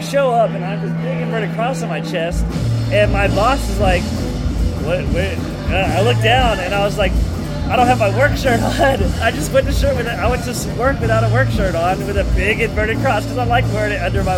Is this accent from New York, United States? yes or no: no; Joshua, Texas, United States; I get it. I grew up in Joshua.